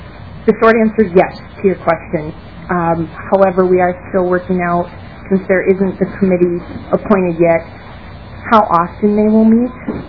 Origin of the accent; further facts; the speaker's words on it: Wisconsin, United States; also born or lived in Columbus / Janesville; I grew up in the corn country of Wisconsin